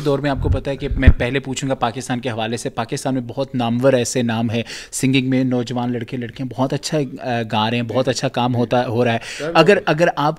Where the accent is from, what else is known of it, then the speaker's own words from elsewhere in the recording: Jhelum, Punjab, Pakistan; پاکستان میں بڑی پیاری پیاری سی جگہ ہیں, جیسے کہ میرا ضلع جو ہے وہ جہلم ہے, جہلم میں قلعہ روہتاس ہے